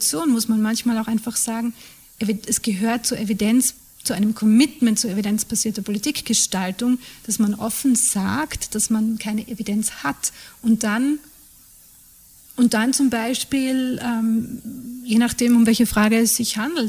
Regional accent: Austria; Also in meinem Heimatland Österreich

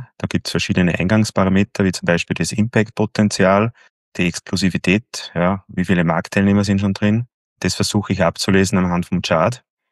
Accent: Gmunden, Upper Austria, Austria; wohnhaft bin ich in Oberösterreich, genauer gesagt in Gmunden. Das ist zwischen Linz und Salzburg.

